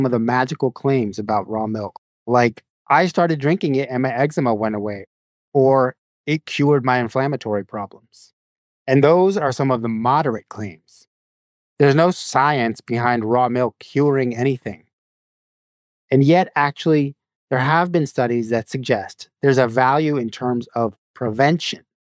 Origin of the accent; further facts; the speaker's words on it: New Mexico, United States; I grew up in New Mexico, where some people were drinking raw milk because it fit into their back-to-the-land philosophy or because they liked the way it tasted.